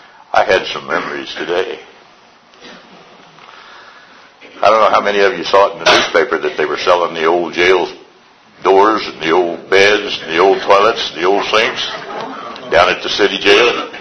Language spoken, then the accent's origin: English; Missouri, United States; born there; I was born back in Missouri, 1930. I rode to kindergarten with my school teacher in a horse and buggy down a dirt road.